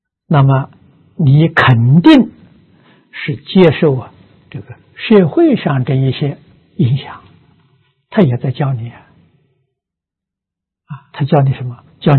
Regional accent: China; 我们中国人不叫磁场，叫气氛

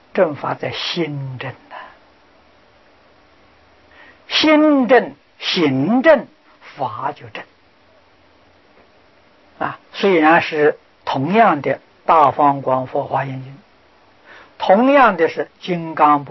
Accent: China; 我们中国人讲一世，30年叫一世

